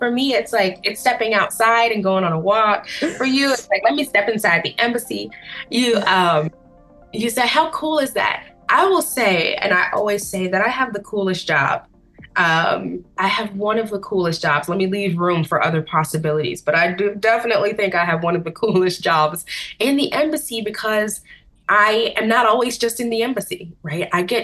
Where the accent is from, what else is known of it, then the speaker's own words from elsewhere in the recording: United States; there's this multicultural way of being and way of existing within my home country of the US that I have learned to navigate.